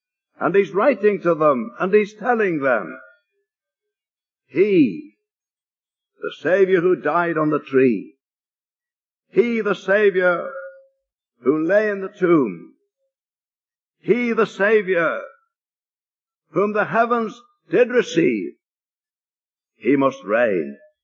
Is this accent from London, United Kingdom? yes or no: no; Liverpool, North West England, United Kingdom; in the city of Liverpool, where I was born and brought up in England there.